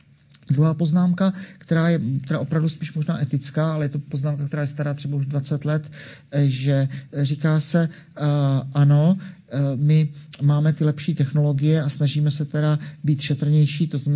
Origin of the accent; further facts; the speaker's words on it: Brno, South Moravian Region, Czechia; Já mám výhodu, že už jsem starý. A já jsem z Brna, ne, tak jsem. Pamatuju 80. léta, kdy jsme byli gymnazisti